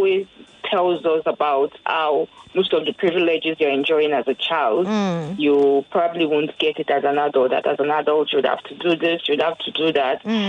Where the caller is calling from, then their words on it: Yaba, Lagos, Nigeria; I'm calling from Yaba.